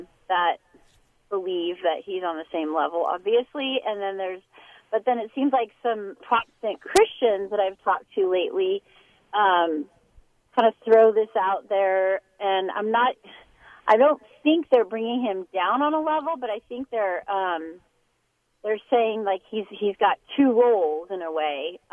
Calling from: Lincoln, California, United States; I'm calling from Lincoln, California.

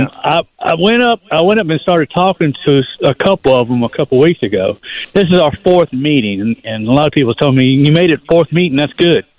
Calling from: North Carolina, United States; Hey, I'm calling from North Carolina.

